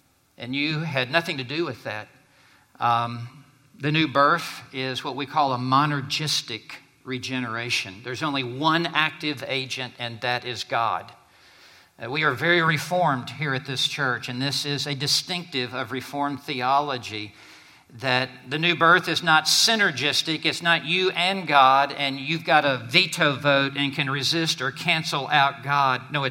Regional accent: Southern United States, United States; And I say this as a Southerner.

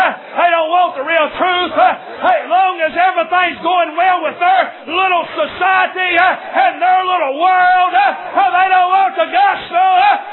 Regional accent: United States; born there; I was born in America to godly parents that love you.

